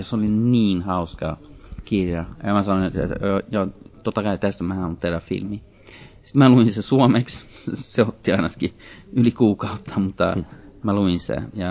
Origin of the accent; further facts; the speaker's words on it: Södertälje, Stockholm County, Sweden; first language Finnish; mun ensimmäinen kieli oli, mä en oppinut, vaikka mä oon syntynyt Ruotsissa, niin mä en oppinut puhun ruotsia vasta, kun mä aloin leikikoulu. Siksi siellä, missä me asuttiin, oli vaan niinkö, oli vaan suomalaisia.